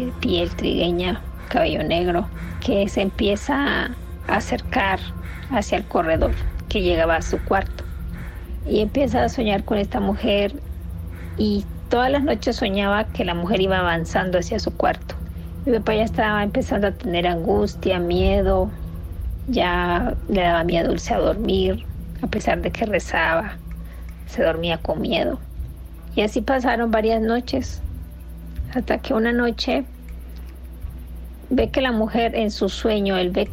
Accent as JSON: {"language": "Spanish", "country": "Nicaragua", "said": "Somos de Nicaragua y esa es la costumbre de allá, porque es un país que por lo general es caluroso"}